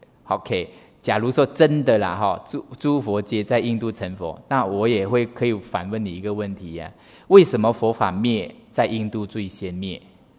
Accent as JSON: {"language": "Chinese", "country": "Taiwan", "tie": "born there", "said": "我们生在台湾也比好多地方都好哦，真的。"}